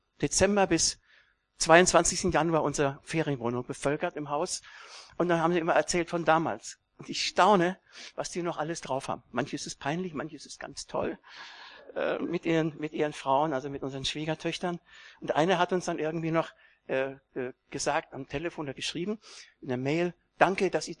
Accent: Bayreuth, Bavaria, Germany; denn ich bin als Flüchtlingskind in Bayreuth aufgewachsen. Das ist ungefähr 60 Kilometer nördlich von Nürnberg.

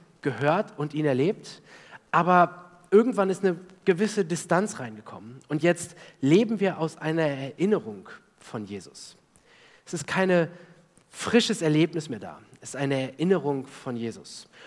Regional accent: Osnabrück, Lower Saxony, Germany; dass das nur 20 Kilometer von dem Ort entfernt ist, wo ich aufgewachsen bin, nämlich Osnabrück, das vielleicht mehr Leute von euch kennen. Da bin ich aufgewachsen, 19 Jahre meines Lebens gelebt.

